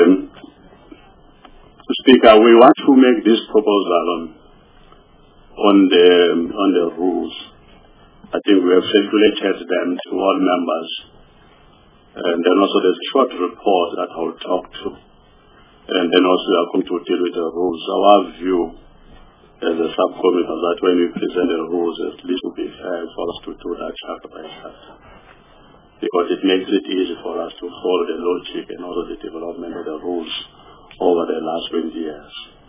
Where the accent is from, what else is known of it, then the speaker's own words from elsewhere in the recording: South Africa; because we are South African, generally we are known now all over the world as people who have mastered the art of negotiation